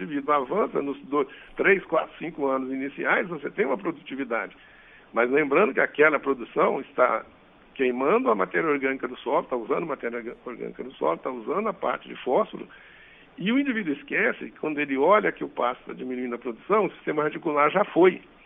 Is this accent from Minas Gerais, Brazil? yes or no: yes; Minas Gerais, Brazil; Eu, por exemplo, sou da região da Zona da Mata de Minas.